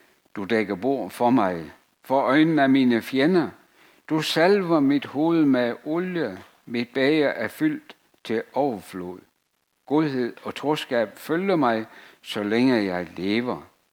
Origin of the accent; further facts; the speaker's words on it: Jutland, Denmark; nu kommer jeg jo fra Jylland